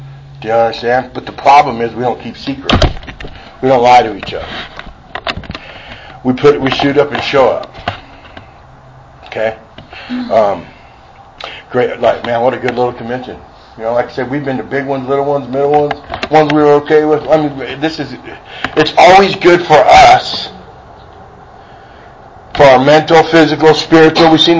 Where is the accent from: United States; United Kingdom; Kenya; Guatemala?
United States; Norco, California; It was national news in Norco. We're from Norco. Norco's not real big, okay?